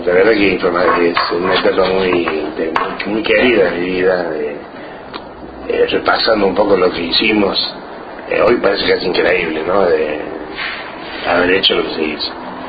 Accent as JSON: {"language": "Spanish", "region": "Córdoba", "country": "Argentina", "tie": "born there", "said": "En Córdoba, sí, yo nací en Córdoba."}